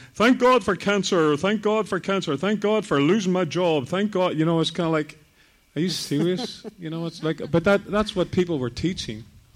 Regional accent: Ireland; I'm Irish. I'm kind of like, you know, public display of affection. You know, it's kind of like was, you know, that's not really what Irish people do, yeah.

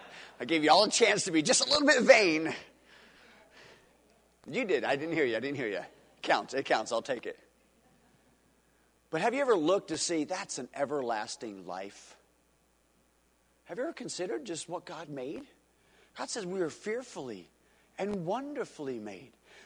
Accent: United States; because I'm American.

